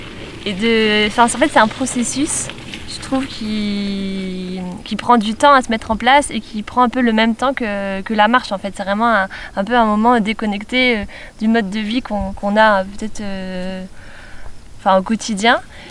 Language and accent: French; Lille, Hauts-de-France, France; moi, je viens de Lille. Et puis, je vadrouille un peu partout, en France et dans le monde.